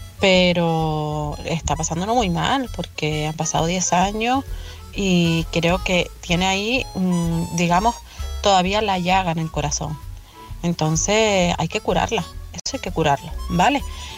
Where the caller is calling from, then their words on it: Canary Islands, Spain; de Tenerife.